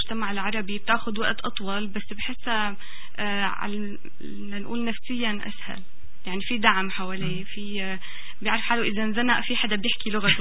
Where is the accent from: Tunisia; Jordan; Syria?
Syria